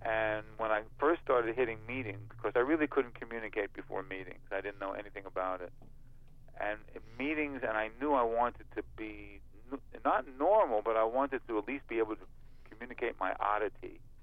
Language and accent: English; New York City, New York, United States; I grew up in New York City, and I went to the High School of Music and Art.